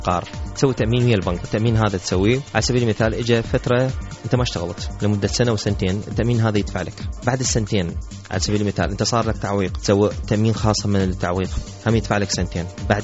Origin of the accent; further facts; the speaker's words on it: Iraq; وإحنا عراقيين